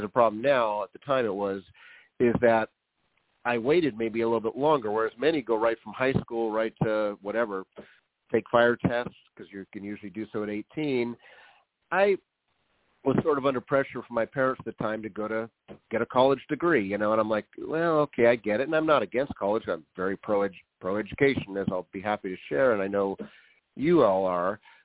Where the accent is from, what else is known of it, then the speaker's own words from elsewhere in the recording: San Leandro, California, United States; also born or lived in Oakland; I grew up in Oakland for my first 5 years, and we moved to San Leandro, which is just south of Oakland, where I did all my school, you know, elementary, high school, everything else.